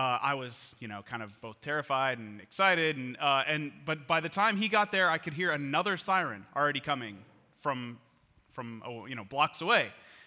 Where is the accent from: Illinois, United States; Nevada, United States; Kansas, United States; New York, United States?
Kansas, United States; Kansas City; I grew up in Kansas City, like in KCK, but for some reason, when I was little, my optometrist, like that my family used, was downtown Kansas City, like kind of near the downtown airport.